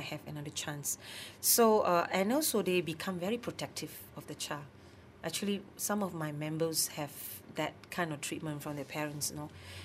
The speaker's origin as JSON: {"language": "English", "region": "Penang", "country": "Malaysia", "tie": "born or raised there", "said": "when I was young in Penang. You know, I grew up in Penang."}